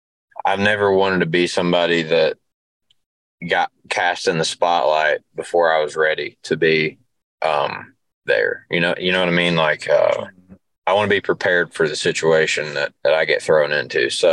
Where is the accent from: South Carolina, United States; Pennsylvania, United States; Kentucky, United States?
Kentucky, United States; Cannonsburg; address probably says Ashland on it, but that to me, that's Cannonsburg. but that's, you know, that's my hometown.